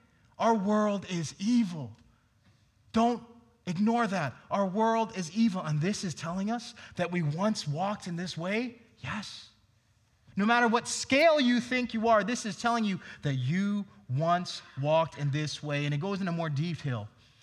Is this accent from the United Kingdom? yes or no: no; Hong Kong; You see, I grew up in Hong Kong